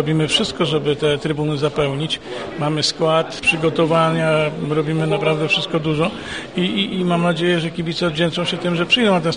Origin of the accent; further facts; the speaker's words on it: Opole, Opole Voivodeship, Poland; mieszkam w Opolu już od 30 lat. Jestem opolaninem i teraz po tych moich 10 latach wojaży po świecie, po Polsce